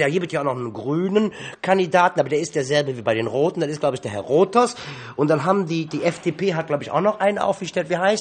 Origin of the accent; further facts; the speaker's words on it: Cologne, North Rhine-Westphalia, Germany; Ja, genau, ich bin eine halbe Italiener sozusagen, ne? Aber ich bin in Köln aufgewachsen, in Köln geboren.